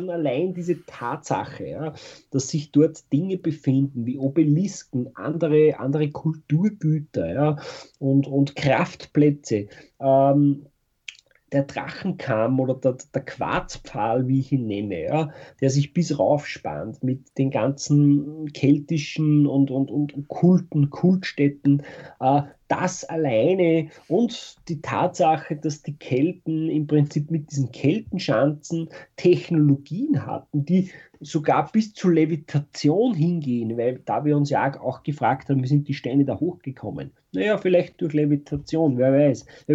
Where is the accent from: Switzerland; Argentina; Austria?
Austria; Upper Austria; Es gibt zum Beispiel bei uns in Oberösterreich auch so einen Schalenstein